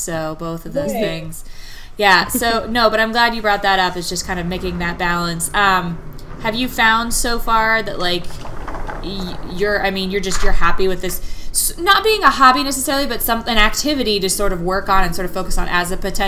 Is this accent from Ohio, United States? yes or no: yes; Cleveland, Ohio, United States; I was like, yeah, I'm from Cleveland